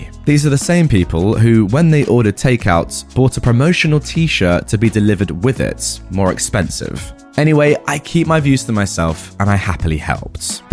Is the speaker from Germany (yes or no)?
yes; Germany; first language German; English is a second language; I am German with Arab roots, but was born and raised in Germany. My mother tongue is German, but I do speak Arabic enough to have a conversation.